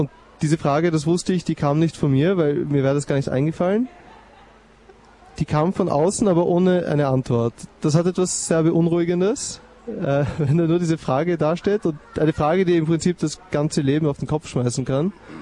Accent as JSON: {"language": "German", "region": "Vienna", "country": "Austria", "tie": "born or raised there", "said": "ich bin jetzt 30 Jahre alt, ich bin gebürtiger Wiener aus dem 3. Bezirk"}